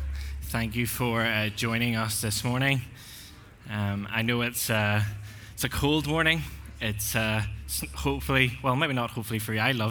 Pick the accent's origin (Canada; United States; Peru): Peru; Ilo, Moquegua; I grew up as a missionary kid in South America, and I had the blessing of growing up in a small port town called Ilo